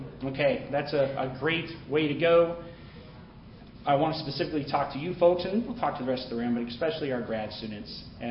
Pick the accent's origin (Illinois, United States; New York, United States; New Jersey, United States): Illinois, United States; Well, as Brian said, I'm from Murray State University, but I'm from Southern Illinois.